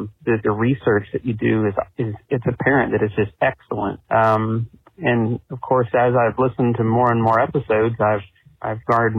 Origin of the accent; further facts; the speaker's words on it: Lexington, Kentucky, United States; I'm from Lexington, Kentucky, so not too far away from where y'all are.